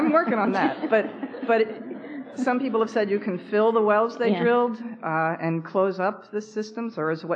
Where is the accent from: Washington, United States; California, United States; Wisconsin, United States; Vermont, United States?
Vermont, United States; I'm from Vermont.